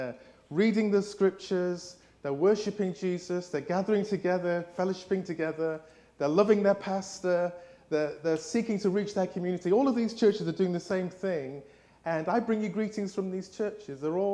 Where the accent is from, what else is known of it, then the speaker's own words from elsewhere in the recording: England, United Kingdom; accent: English; I hope you can understand my English accent.